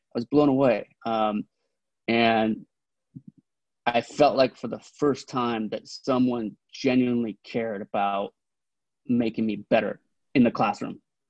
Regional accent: Carpinteria, California, United States; Yeah, born and raised in Carpinteria. So little beach town, south of us. So, born and raised there, grew up, went to all the Carpinteria schools, graduated from Carpinteria High School.

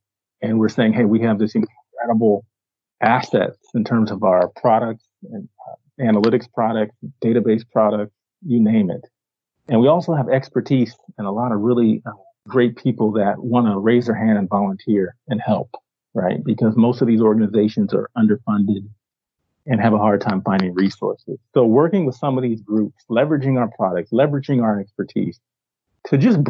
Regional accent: Maryland, United States; I live in Northern California. I'm from the East Coast, from Maryland.

